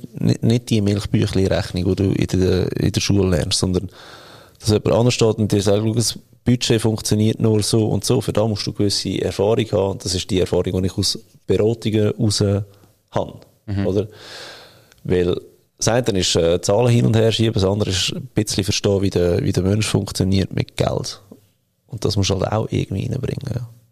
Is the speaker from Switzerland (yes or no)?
yes; Switzerland; Und schon nur das stresst dich als Schweizer.